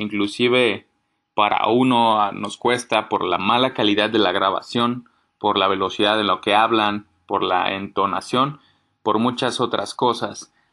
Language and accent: Spanish; Mexico; Claro, he fallado como mexicano porque nunca he comprado un camote de los de ese carrito.